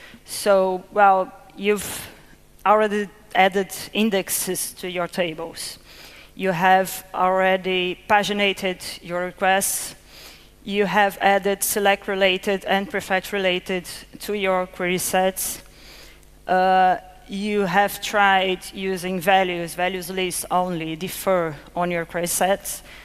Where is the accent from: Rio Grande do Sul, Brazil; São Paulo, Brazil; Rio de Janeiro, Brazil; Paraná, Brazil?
Rio de Janeiro, Brazil; Niterói; now in Recife, Brazil; I'm come from Niterói, that little city around there in Rio. I recently moved to Recife, that's up there north. Both very beautiful places.